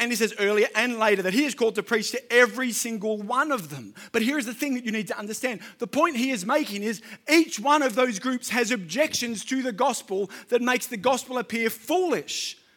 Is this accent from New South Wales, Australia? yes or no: yes; New South Wales, Australia; I'm from the Central Coast.